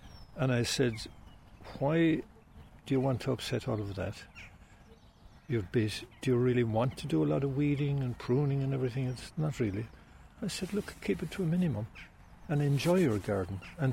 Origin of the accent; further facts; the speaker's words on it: Tralee, Munster, Ireland; we were fortunate growing up in Tralee that we had the town park here.